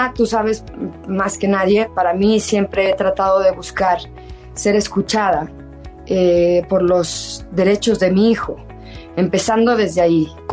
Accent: Mexico; siempre me apasiona mucho todo lo que tenemos como mexicanos

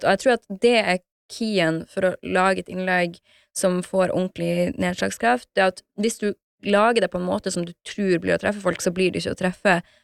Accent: Harstad, Troms, Norway; så var jeg hjemme i Harstad på juleferie

